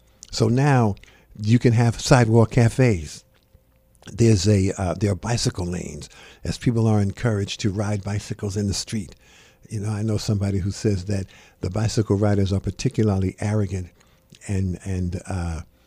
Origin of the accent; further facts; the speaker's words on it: New York, United States; When I was growing up in the Kingsborough Housing Project, it was an ideal place to live.